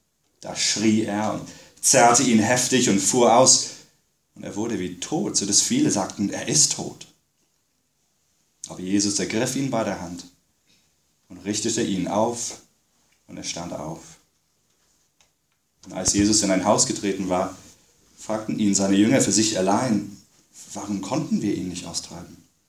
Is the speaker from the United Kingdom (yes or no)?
yes; England, United Kingdom; Ich bin in England aufgewachsen, in der gleichen Gemeinde wie Chris und Juliette Schröder mit den 4 Kindern.